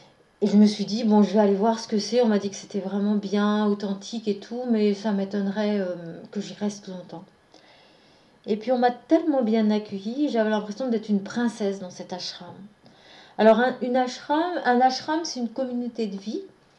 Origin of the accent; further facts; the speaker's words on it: Angers, Pays de la Loire, France; also born or lived in India; Ça fait 2 ans que je suis rentrée dans ma ville natale en Angers, dans le Maine-et-Loire